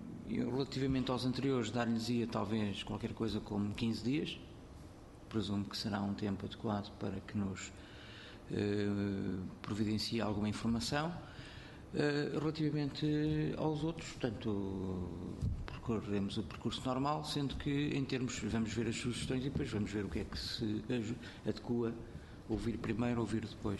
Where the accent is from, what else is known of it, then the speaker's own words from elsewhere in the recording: Lisbon, Portugal; na medida em que até sou de Lisboa